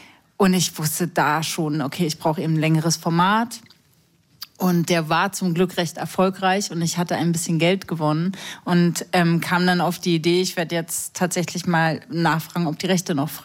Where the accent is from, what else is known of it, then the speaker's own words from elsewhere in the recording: Berlin, Germany; ich bin in Berlin aufgewachsen und meine Eltern haben ein Haus gebaut, 5 Jahre lang in Brandenburg.